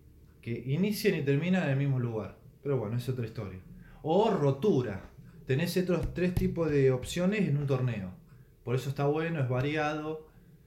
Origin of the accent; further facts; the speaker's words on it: La Pampa, Argentina; El tema de la pandemia me obligó a quedarme acá en La Pampa, en mi pueblo